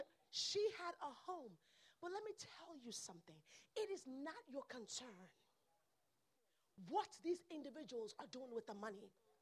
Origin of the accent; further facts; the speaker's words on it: New York, United States; You know, I'm from New York, and some of these individuals, it is a profession.